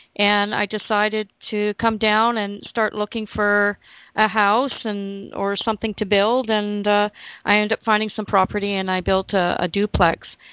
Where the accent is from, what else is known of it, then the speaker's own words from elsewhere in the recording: Canada; moved away as an adult; now in Las Tablas, Panama; I'm a Canadian down in Los Tablas, which is the pretty far south down in the country. And I moved here in August of 2014. So I retired early out of Canada.